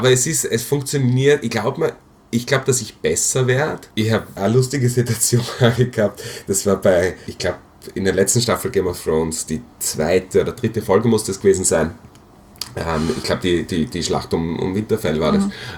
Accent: Graz, Styria, Austria; moved away; also ich komme aus Graz, würde glaube ich nicht mehr nach Graz zurückgehen

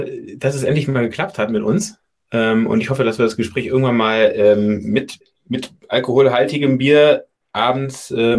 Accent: Berlin, Germany; Ich kann das als Berliner überhaupt gar nicht ernst nehmen, weil Köln und Düsseldorf sind no so nah nebeneinander wie in Berlin.

